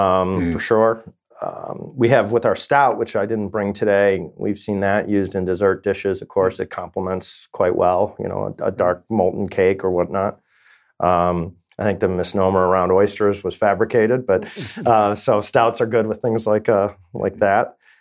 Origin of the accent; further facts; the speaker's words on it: United States; when we were growing up in America